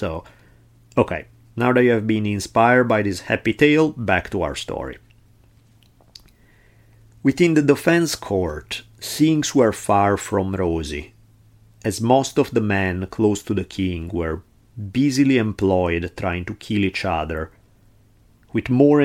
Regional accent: Milan, Lombardy, Italy; about 2,000 cavalrymen from my hometown of Milan

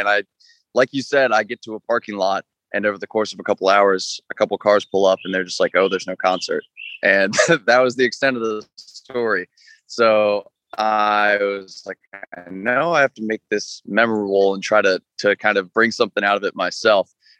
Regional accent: Raleigh, North Carolina, United States; That's exactly right. Born and raised in Raleigh, kind of the northwest part of town, just inside the Beltline.

